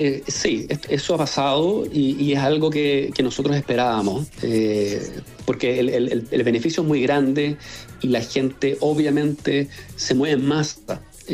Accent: Chile; debiese ser como algo de orgullo para todos los que somos chilenos.

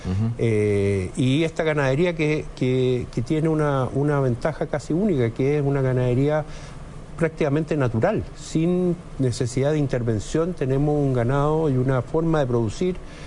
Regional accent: Chile; dentro de las cosas que nos unen como chilenos es el tema de las carnes

